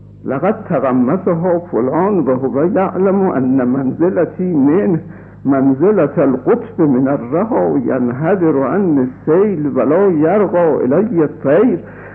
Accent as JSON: {"language": "Persian", "country": "Iran", "said": "بعد از من پرسید که اهل کجایی؟ گفتم اهل ایران."}